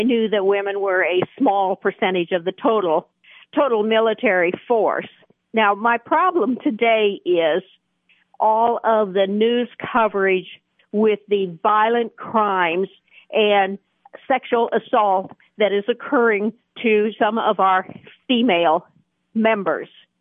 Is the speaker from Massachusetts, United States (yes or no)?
no; Nebraska, United States; Oh, I grew up in Nebraska.